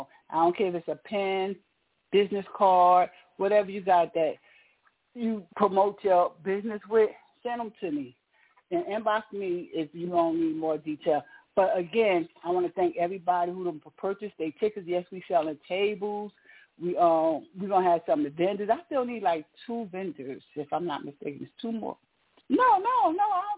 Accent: Newark, New Jersey, United States; born and raised in Newark, New Jersey. That's right, Jersey is in the house.

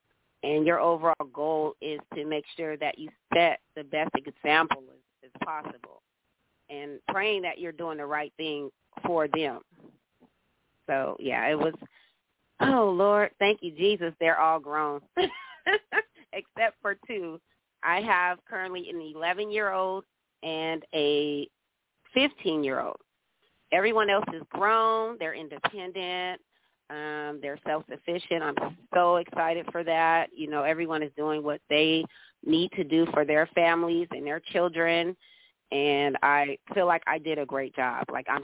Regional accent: Bakersfield, California, United States; Well, I am from Bakersfield, California, and I do have 7 children, 5 grandchildren, like you stated.

